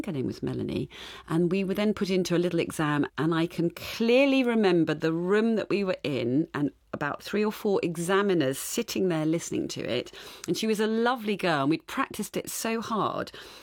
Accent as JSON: {"language": "English", "town": "Farnborough", "region": "South East England", "country": "United Kingdom", "tie": "born or raised there", "said": "I grew up in Farnborough in Kent, and I went to school in Sevenoaks. I'm one of three children."}